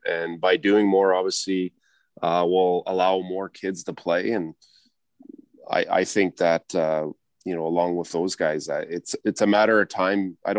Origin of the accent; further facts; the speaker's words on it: Toronto, Ontario, Canada; I'm growing up in Toronto or just outside of Toronto